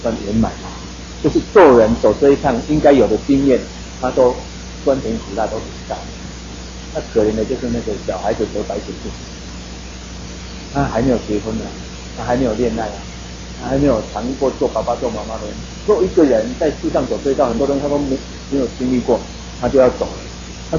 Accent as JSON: {"language": "Chinese", "country": "Taiwan", "said": "但是我们知道说有时候我们台湾人会这样子"}